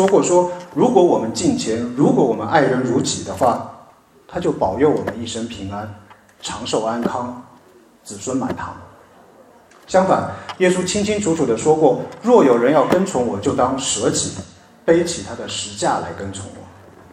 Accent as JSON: {"language": "Chinese", "country": "China", "said": "不是我们中国人常说的死去元知万事空。"}